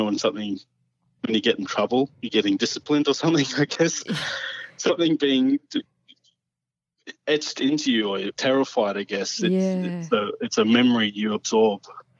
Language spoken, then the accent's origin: English; Queensland, Australia; I grew up in the Blackall Range, so love nature and bushwalking and hiking and that sort of thing.